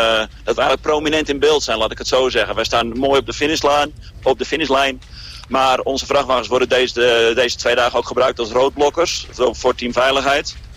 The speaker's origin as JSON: {"language": "Dutch", "town": "De Rijp", "region": "North Holland", "country": "Netherlands", "said": "Ik kom uit de Rijp, Noord-Holland, bij Purmerend."}